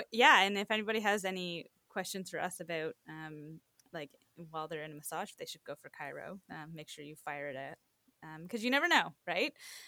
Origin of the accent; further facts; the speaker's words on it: Port Perry, Ontario, Canada; until I actually went to massage school that I realized the significance of like having that like in my hometown. There's like a yeah. bunch of chiropractors in Port Perry and like Uxbridge